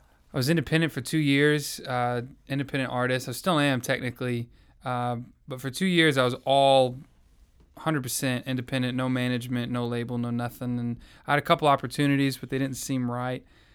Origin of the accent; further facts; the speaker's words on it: Southern United States, United States; I guess it's a similar story as most kids and growing up in the Bible Belt.